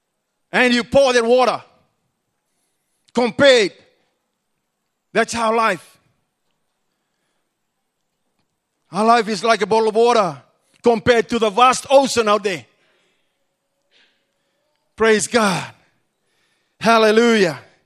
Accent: Fiji; Even I come from Fiji. They say where the place where the world should be. And then we had four coups.

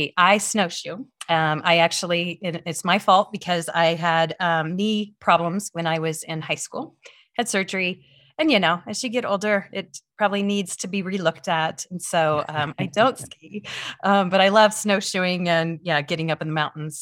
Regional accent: Midwest, United States; I grew up in the Midwest. So, you know, lots of different lakes and things like that.

